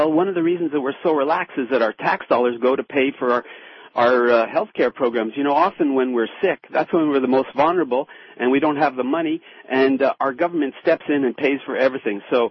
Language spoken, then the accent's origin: English; Montreal, Quebec, Canada; Well, originally I am. I'm from Montreal, Canada.